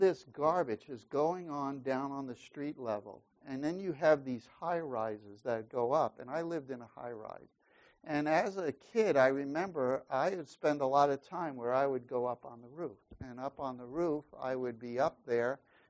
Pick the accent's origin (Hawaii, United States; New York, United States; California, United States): New York, United States; New York City; I grew up in New York, and for a while I grew up in the city. And when I say city, I mean city. Probably at 7 years old, I was hopping subway trains and going around.